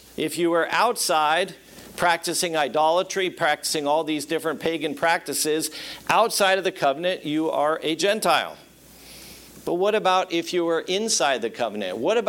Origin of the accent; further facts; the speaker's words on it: Trenton, New Jersey, United States; born there; God forbid any of you were born where I was born. I was born in Trenton, New Jersey, okay? I'm an anomaly that I escaped and I'm alive and I'm semi-normal.